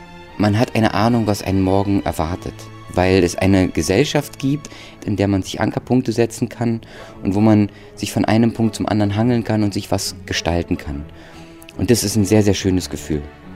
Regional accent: Berlin, Germany; first language German; ich bin in Berlin, in Deutschland zu Hause und meine Muttersprache ist Deutsch

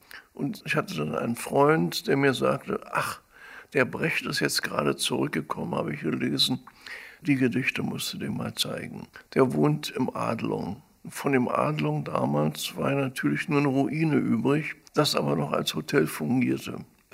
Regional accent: Berlin, Germany; ich bin ja Berliner, meine Eltern waren Berliner, bin ja da aufgewachsen

